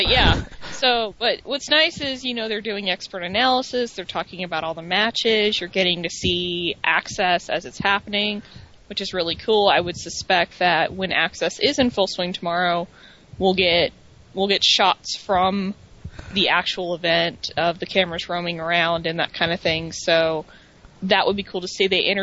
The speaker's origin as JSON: {"language": "English", "town": "Atlanta", "region": "Georgia", "country": "United States", "said": "Even though I'm from Atlanta and I know Atlanta and I know there's stuff"}